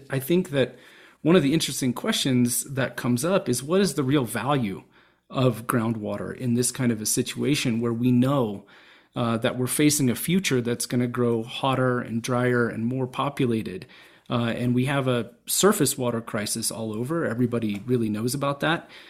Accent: Kansas, United States; So, you know, I grew up in Southwest Kansas, and five generations of my family are from out there.

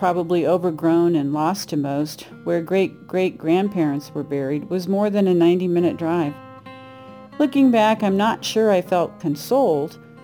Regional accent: Dodge City, Kansas, United States; from Dodge City, Kansas.

